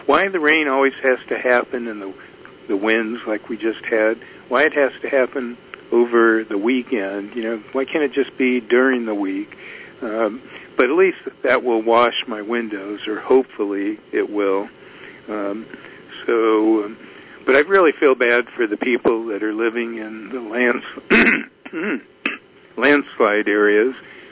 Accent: Palos Verdes, California, United States; Now, I know I grew up in Palos Verdes, and over by Portuguese Bend, where I guess it's Palos Verdes Drive East, the road is really moving

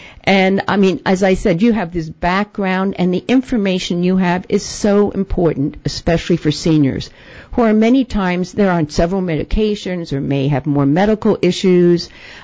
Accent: East Coast, United States; Hey, I'm from the East Coast, so I know Boston College.

